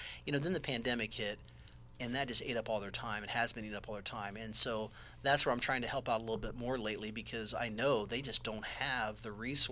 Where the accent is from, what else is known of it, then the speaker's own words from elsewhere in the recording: Ohio, United States; also born or lived in Marion, United States; You know, I lived in Marion for a long time, quite a while. And I was from Maher County originally. And I moved, went to college up in Akron for a while and lived up there for a little bit. But for the most part, I've always been the small rural guy.